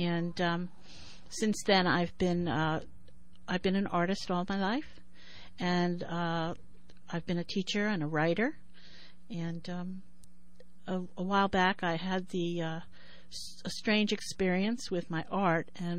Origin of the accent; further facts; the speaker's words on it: New York, United States; now in California, United States; You can't tell by my accent. I am from New York, and I'm a transplant here in California. And so we lived in New York